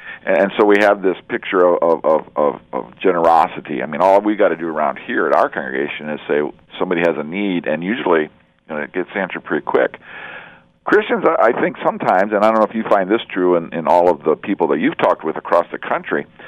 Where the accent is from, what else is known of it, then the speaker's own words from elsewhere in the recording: Cleveland, Ohio, United States; And I'm from Cleveland. Hello, Cleveland area people.